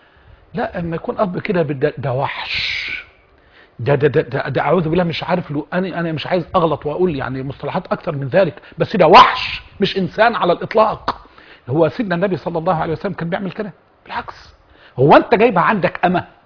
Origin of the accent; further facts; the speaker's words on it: Egypt; عندنا في مصر